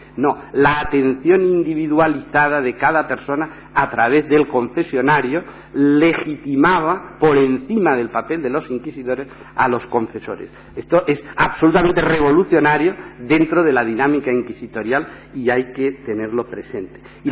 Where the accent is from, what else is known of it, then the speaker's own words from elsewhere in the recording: Spain; ¿Cuánto hemos presumido como españoles de esa supuesta lección de racionalismo dada a Europa?